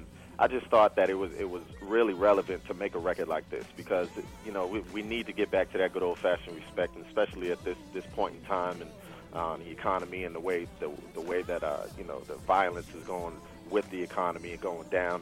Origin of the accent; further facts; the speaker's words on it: Brockton, Massachusetts, United States; born there; I was born in Brockton, Massachusetts, man. I mean Brockton, Boston.